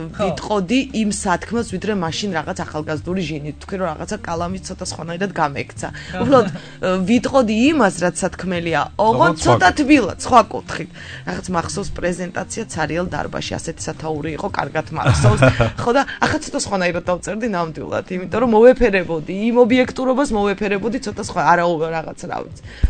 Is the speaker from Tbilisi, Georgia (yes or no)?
yes; Tbilisi, Georgia; now in Batumi, Georgia; მე თბილისელი ვარ ასე ვთქვათ და თბილისშიც მოღვაწეობდი 3 წელი